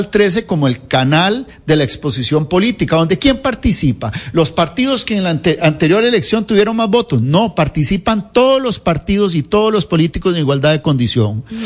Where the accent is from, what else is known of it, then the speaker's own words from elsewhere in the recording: Costa Rica; ponernos a pelear como costarricenses, y en los momentos más críticos estuvimos divididos como nación.